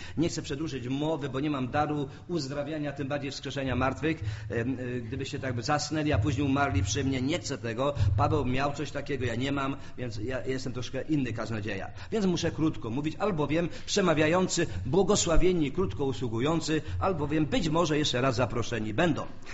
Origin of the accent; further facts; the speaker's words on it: Oświęcim, Lesser Poland, Poland; Ja z Oświęcimia pochodzę.